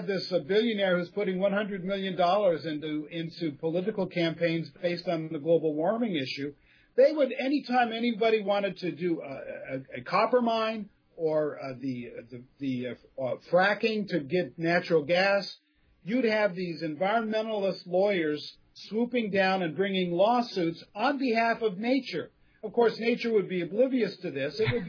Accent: California, United States; You're in my backyard. In my backyard. I'm from California.

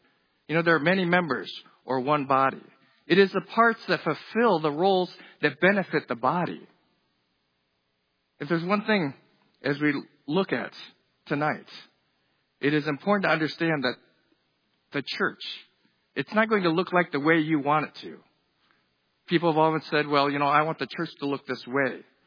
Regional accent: New York, United States; also born or lived in South Korea; I was born in South Korea. And as I mentioned before, I grew up in upstate New York. There's a lot of Italians, so I learned to talk with my hands.

